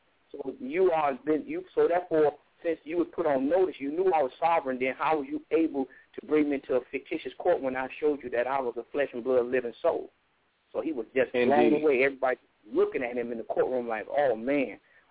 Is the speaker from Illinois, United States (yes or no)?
yes; Chicago, Illinois, United States; He didn't know I was raised in Chicago where RICO started at with Al Capone.